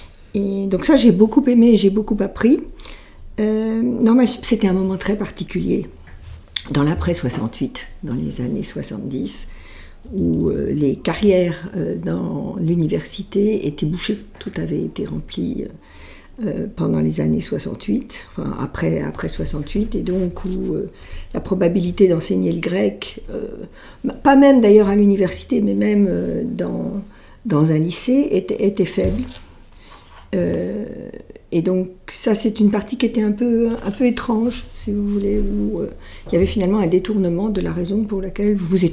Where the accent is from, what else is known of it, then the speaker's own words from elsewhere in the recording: Rueil-Malmaison, Île-de-France, France; Voilà, entre Rueil-Malmaison, qui est à l'ouest de Paris, puis les classes préparatoires à Versailles